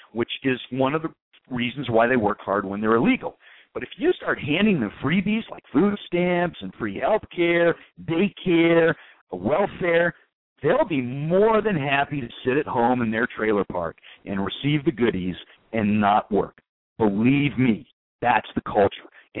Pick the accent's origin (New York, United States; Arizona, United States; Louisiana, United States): Arizona, United States; I know for a fact, because I grew up in Arizona. My family is of Mexican heritage. My family was from South Texas and then ultimately from Mexico City.